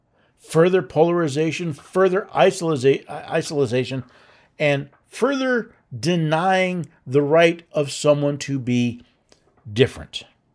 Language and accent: English; United States; because I'm Caucasian. Also, because I'm American. I grew up in a middle to upper middle income household.